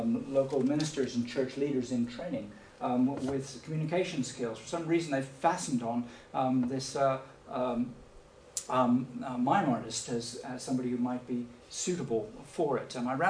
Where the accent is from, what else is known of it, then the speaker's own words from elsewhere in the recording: United States; now in Edinburgh, United Kingdom; you'll soon gather from my accent that I'm only from Durham in a very recent sense of the word. And because I am American